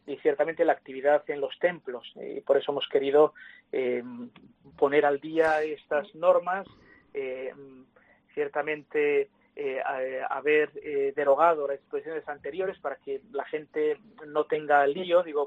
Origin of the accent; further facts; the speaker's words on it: Guernica, Basque Country, Spain; las habituales que hago en mi pueblo, en Guernica